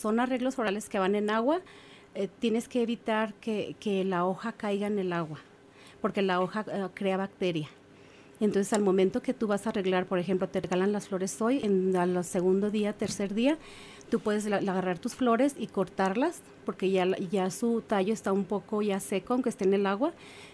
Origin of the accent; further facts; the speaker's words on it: Guadalajara, Jalisco, Mexico; de hijo de una amiga mía de Guadalajara, yo soy de Guadalajara